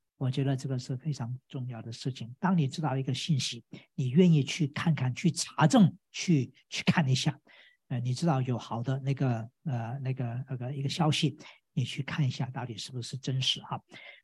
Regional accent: Guangdong, China; accent: Cantonese; 我们广东话说“擘大个口，搭个窿”

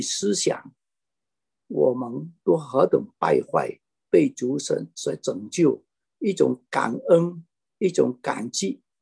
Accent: Malaysia; 我是马来西亚人，我近几天看也看见马来西亚的水灾也是破历史性的

